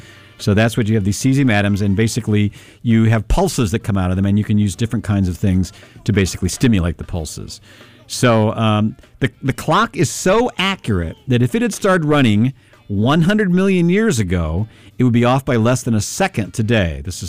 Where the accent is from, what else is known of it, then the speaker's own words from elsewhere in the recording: Kentucky, United States; That one place we lived, that was a shack we lived in, and of all the places we lived in when I was growing up in Kentucky.